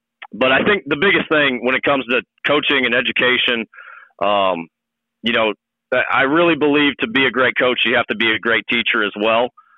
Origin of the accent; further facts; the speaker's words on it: Belleville, United States; I grew up in Belleville born and raised